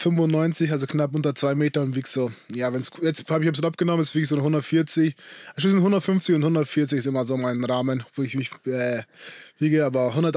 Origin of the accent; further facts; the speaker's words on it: Munich, Bavaria, Germany; Also ich komme aus München, geboren, aufgewachsen, Münchner Kittel.